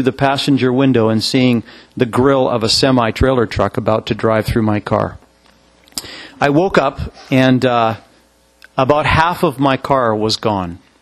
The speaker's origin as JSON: {"language": "English", "town": "Regina", "region": "Saskatchewan", "country": "Canada", "tie": "born or raised there", "said": "And I grew up out on the Canadian prairies in a province that's called Saskatchewan. It's an Indian name. And I grew up in Regina, Saskatchewan."}